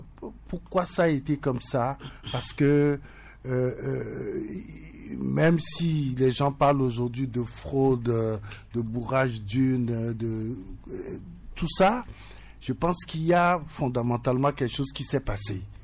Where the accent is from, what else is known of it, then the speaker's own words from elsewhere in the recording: Togo; Je suis Togolais.